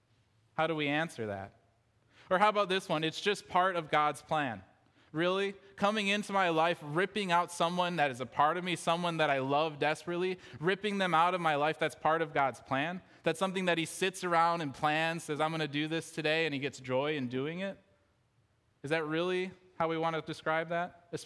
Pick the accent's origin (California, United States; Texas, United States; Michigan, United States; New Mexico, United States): Michigan, United States; Detroit; I drove 9 hours to where I grew up in Detroit, and I held my mother's hand